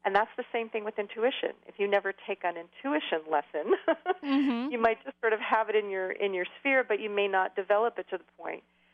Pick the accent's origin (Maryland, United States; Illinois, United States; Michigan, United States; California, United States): California, United States; I mean, I grew up in California where there's everything under the sun here.